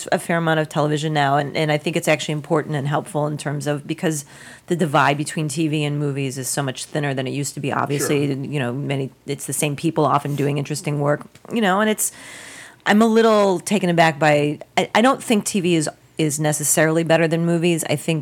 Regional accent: New York City, New York, United States; I grew up in New York City, so Abbott and Costello is on Sundays at 11 o'clock.

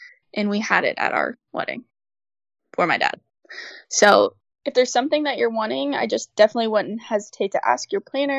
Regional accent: Kentucky, United States; We're from Kentucky, so bourbon is a big thing here.

